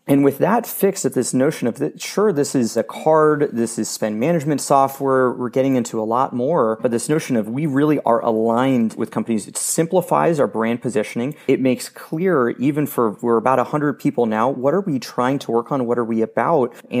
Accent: Las Vegas, Nevada, United States; also born or lived in China; So I grew up in Las Vegas, but I actually lived in China for almost 2 years

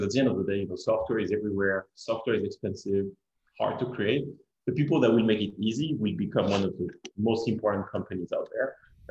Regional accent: France; moved away; I'm still very connected to my home country, to France, and I used to go back, literally every 6 or 7 weeks

